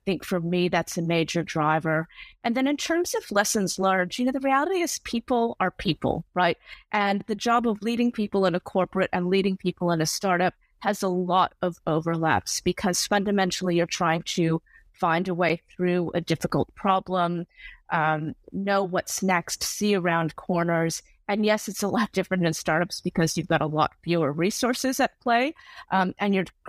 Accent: Hawaii, United States; I'm actually originally from Hawaii, and then moved into entrepreneurship.

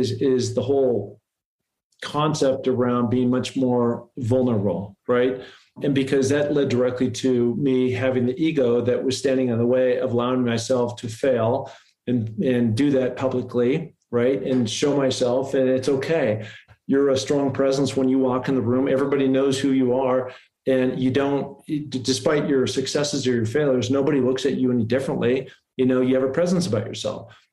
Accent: Seattle, Washington, United States; I'm from Seattle, and we were so excited because this was our first NFL franchise that was launching in the city

